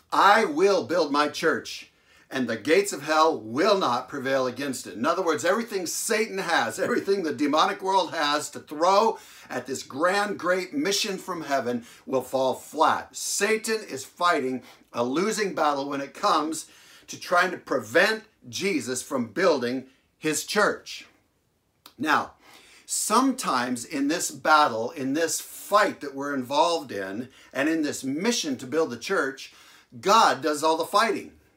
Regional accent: Seattle, Washington, United States; I'm from Seattle. We have a quarterback in this city called Russell Wilson.

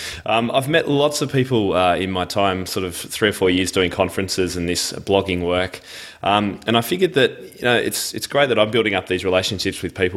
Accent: Melbourne, Victoria, Australia; my hometown of Melbourne, actually. We're very similar aged.

